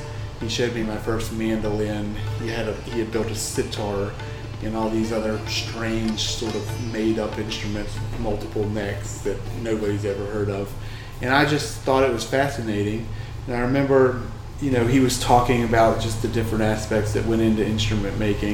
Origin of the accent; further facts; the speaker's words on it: Lexington, Virginia, United States; now in Charlottesville, United States; I grew up in Lexington, Virginia, and moved to Charlottesville in about the year 2000.